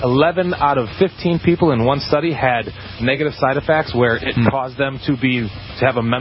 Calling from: Aurora, Illinois, United States; I'm calling from Aurora, Illinois.

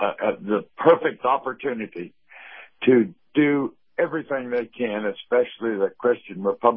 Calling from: Live Oak, United States; from Live Oak.

